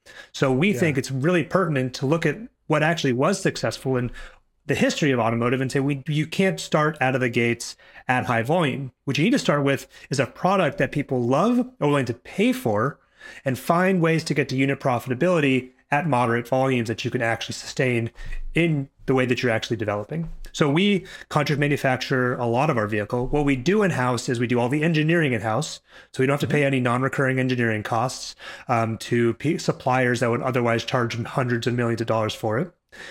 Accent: Seattle, Washington, United States; Yeah, so my background, I grew up in the Seattle area.

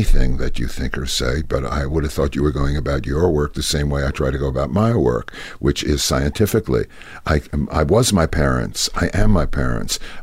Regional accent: Brooklyn, New York, United States; And then I was born and brought up in Brooklyn, New York.

